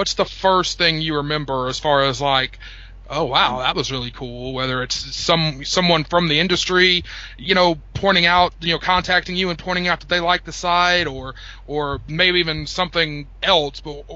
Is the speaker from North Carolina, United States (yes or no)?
yes; North Carolina, United States; I'm from North Carolina.